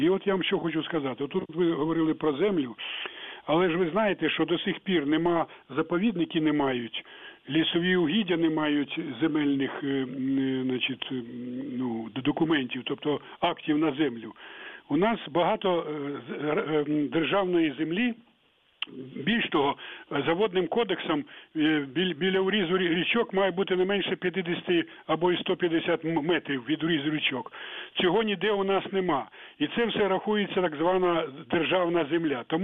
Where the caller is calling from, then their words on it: Kyiv, Ukraine; з Києва турбує.